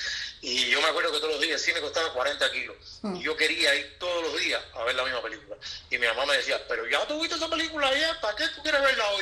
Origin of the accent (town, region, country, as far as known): Cuba